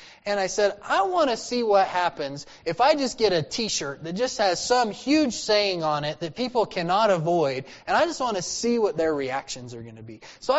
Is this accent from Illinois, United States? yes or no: no; Idaho, United States; I remember as a child growing up in Idaho, a mouse had gotten down in our heat duct and died